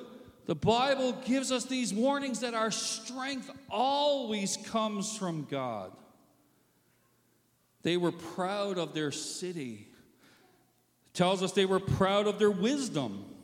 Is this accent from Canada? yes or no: yes; Newfoundland and Labrador, Canada; also born or lived in St. John's; I come from Newfoundland, and we spent a number of years living in the capital area of St. John's